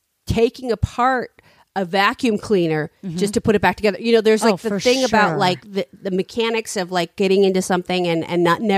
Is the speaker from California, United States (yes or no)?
yes; San Francisco, California, United States; I'm from San Francisco.